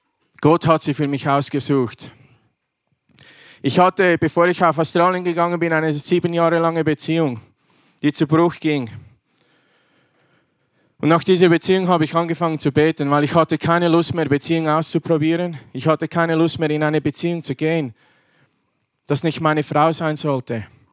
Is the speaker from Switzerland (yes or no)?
yes; Switzerland; moved away; ich komme aus der Schweiz. Ihr wisst, wie die Schweiz ist.